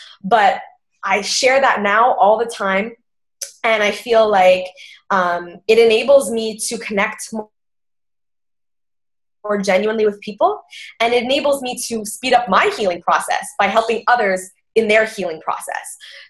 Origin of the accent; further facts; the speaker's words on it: Montreal, Quebec, Canada; I'm 26 years old. I'm from Montreal, Quebec in Canada. So just like Angie, I'm a Canadian.